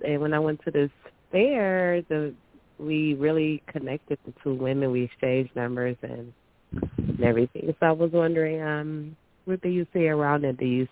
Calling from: Michigan, United States; I'm calling from Michigan.

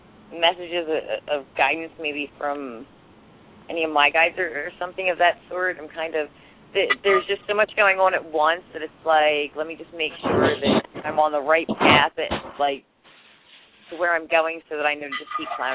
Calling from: Pennsylvania, United States; Pennsylvania.

